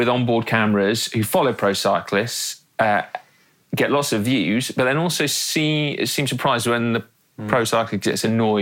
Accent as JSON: {"language": "English", "country": "United Kingdom", "said": "Because I'm British."}